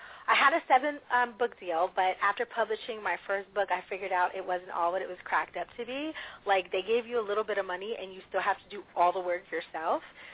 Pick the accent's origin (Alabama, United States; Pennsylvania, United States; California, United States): Pennsylvania, United States; Pittsburgh; Hence, I'm from Pittsburgh, Pennsylvania